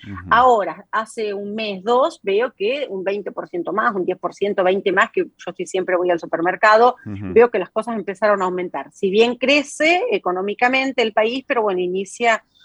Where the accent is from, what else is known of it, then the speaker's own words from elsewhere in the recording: Argentina; now in Italy; ya al irme tanto de Argentina, hace 2 años volví porque volví a trabajar a la facultad en La Plata, volví a la Argentina